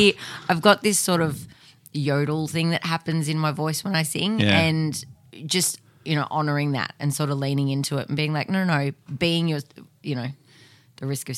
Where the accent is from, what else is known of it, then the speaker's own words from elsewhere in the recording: Moorabbin, Victoria, Australia; also born or lived in Preston; No, I was born in Preston, but yeah, we moved out to Moorabbin, when I was about four. So, and then I've been there the whole time.